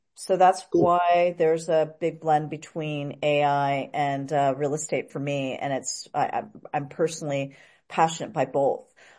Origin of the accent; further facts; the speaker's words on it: California, United States; I grew up in the Bay Area.